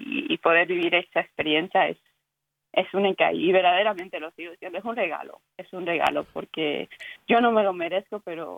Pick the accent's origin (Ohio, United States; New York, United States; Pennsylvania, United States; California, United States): Pennsylvania, United States; Philadelphia; porque soy de Filadelfia